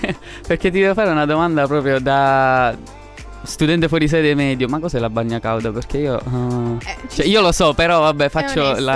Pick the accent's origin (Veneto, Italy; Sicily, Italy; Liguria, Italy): Sicily, Italy; Trapani; Però appunto io sono di Trapani, quindi venendo da Trapani c'è il pesto alla trapanese